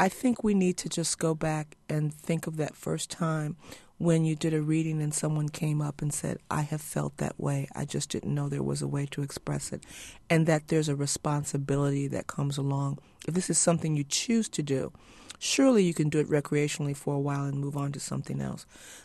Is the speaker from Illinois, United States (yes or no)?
yes; Chicago, Illinois, United States; I'm originally from Chicago, and so that people in Chicago would hear it and they, you know, talk about it.